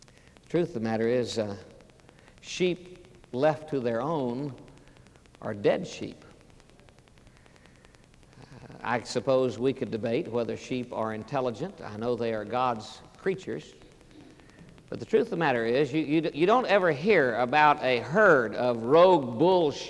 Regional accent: Oklahoma, United States; I come from Oklahoma. Cowboys hate sheep.

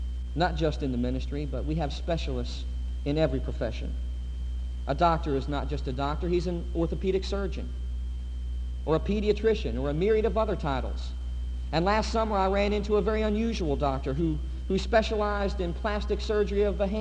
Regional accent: Pennsylvania, United States; Now, I come from Pennsylvania, and there's a lot of Pennsylvania Dutch people up there, which is part of my heritage

